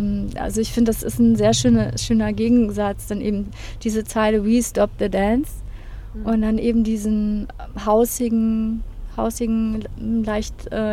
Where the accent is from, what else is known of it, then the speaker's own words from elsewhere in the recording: Marburg, Hesse, Germany; ich bin eigentlich im Vorort aufgewachsen von Marburg.